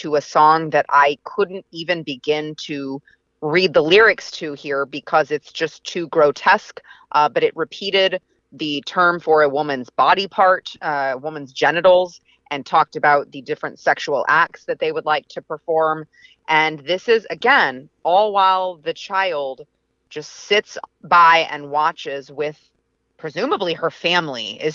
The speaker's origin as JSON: {"language": "English", "town": "Plano", "region": "Texas", "country": "United States", "tie": "born or raised there", "said": "And just for reference, I grew up in Plano, Texas. I went to Plano schools. This is not the Plano that it once was."}